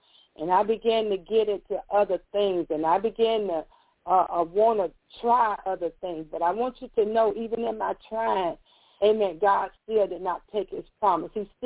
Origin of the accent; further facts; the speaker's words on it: Miami, Florida, United States; I was born and raised in Miami.